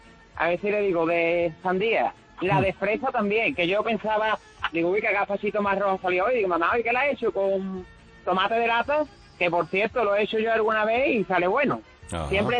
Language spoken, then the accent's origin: Spanish; Seville, Andalusia, Spain; Que nosotros somos muy amantes de salmorejo del gazpacho, por supuesto, como buenos sevillanos.